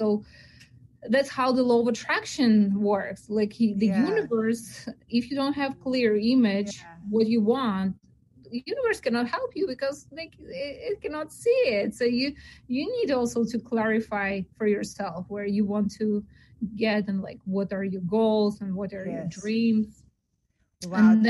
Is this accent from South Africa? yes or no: no; Belarus; moved away as an adult; also born or lived in Greece; now in United States; I moved from Belarus to Greece.